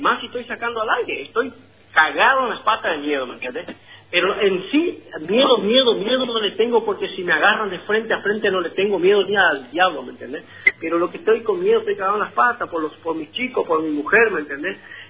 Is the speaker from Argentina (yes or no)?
yes; Argentina; soy un argentino, un ciudadano que vivo ayudando a la gente